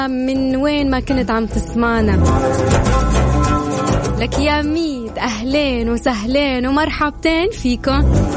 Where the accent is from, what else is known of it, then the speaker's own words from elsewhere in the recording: Saudi Arabia; اليوم احنا كشعب سعودي نحيي هذا الشعب المناضل